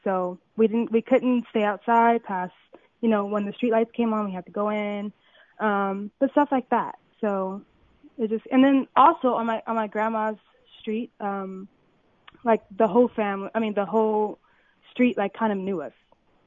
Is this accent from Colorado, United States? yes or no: no; Compton, California, United States; It was fun. I mean, I felt like I had a regular childhood.